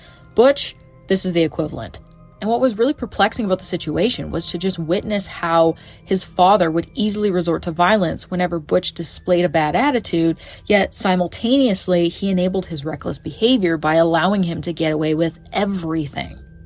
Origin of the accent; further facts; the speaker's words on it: Canada; as a Canadian, I don't know much about firearms